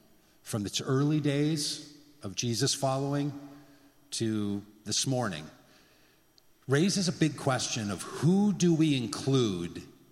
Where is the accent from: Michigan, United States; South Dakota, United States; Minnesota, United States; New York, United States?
Minnesota, United States; Minneapolis; I mean, I am from Minnesota, after all. I know Lutherans, and I know Free Chu